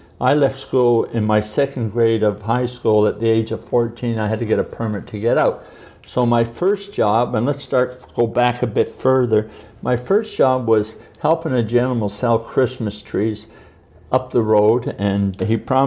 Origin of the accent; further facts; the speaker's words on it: Toronto, Ontario, Canada; I was born and raised on Atlas Avenue. And then when I was very young, then we moved to Dynevor Avenue.